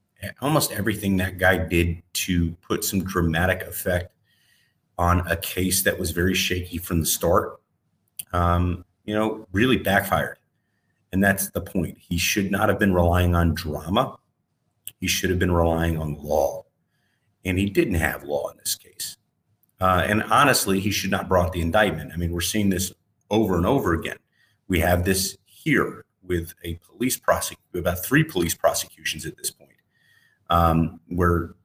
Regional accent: New York City, New York, United States; Well, so as a New Yorker, I grew up in East Village when it was still punk rock.

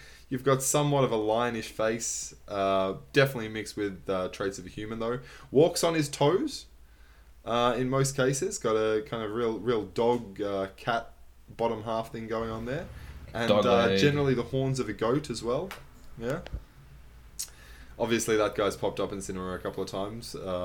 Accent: Australia; And I'm from Australia, so I have no way of, you know, identifying

